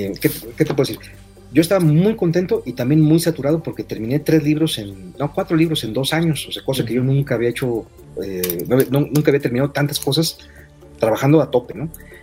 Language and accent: Spanish; Tampico, Tamaulipas, Mexico; porque habla de mi tierra, de Tampico, Tamaulipas.